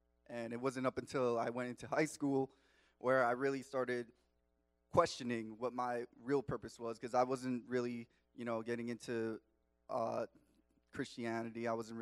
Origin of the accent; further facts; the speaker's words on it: Long Island, New York, United States; I grew up in Long Island, New York, if you can't tell from my accent.